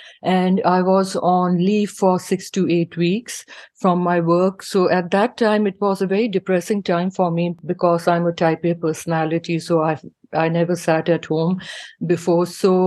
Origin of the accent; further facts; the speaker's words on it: Pakistan; now in Minneapolis, United States; I am originally from Pakistan. I've been practicing medicine here in the United States for the last 25 years. So I'm a practicing rheumatologist in Minneapolis.